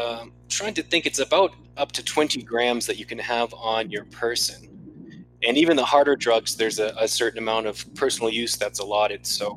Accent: Maine, United States; I saw the … in my home state of Maine

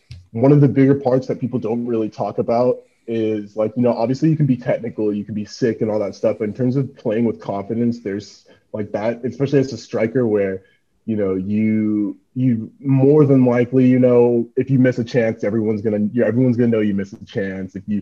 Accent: United States; me growing up in the States

